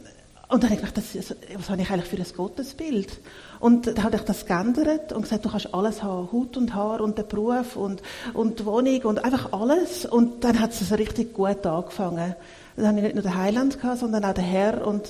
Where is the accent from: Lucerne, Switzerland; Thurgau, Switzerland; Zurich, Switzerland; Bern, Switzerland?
Zurich, Switzerland; Also mein Heimatort ist in Dachser und es ist gar nicht so weit weg. Ich bin heute Morgen auch wieder vorbeigefahren. Aber aufgewachsen bin ich im Zürich-Unterland, Zürich-Glattal und dann ins Zürich-Oberland gezogen.